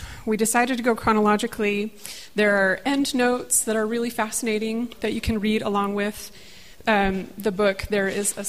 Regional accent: Logan, Utah, United States; I grew up in Logan, and we were being driven to Salt Lake to visit her in this blocky apartment complex.

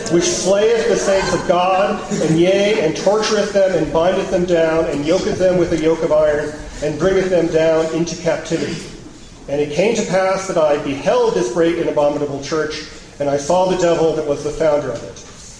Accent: Massachusetts, United States; also not near Mormon communities in New England or in my home state of Massachusetts.

